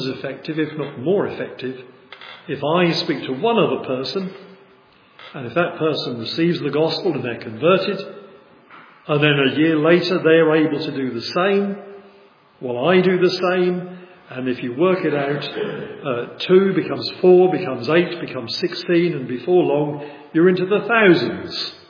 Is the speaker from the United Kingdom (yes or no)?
yes; United Kingdom; But of course, we're all English.